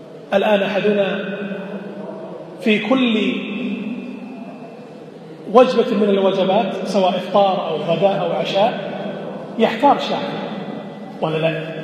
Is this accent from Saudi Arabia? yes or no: no; Kuwait; ومن الممكن أن نقصر الكلام على بلدنا الكويت